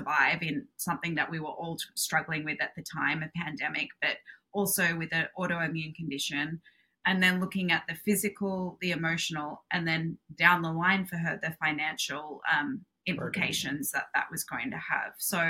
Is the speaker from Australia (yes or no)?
yes; Australia; now in United States; as you can hear, I'm Australian and also half Canadian, so I didn't grow up in the medical system that we have in the US, but I have been here for 10 years now.